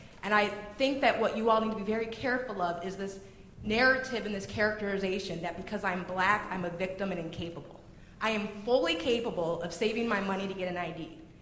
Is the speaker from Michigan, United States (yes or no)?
yes; Detroit, Michigan, United States; I'm black. I'm from an inner city. I'm from Detroit.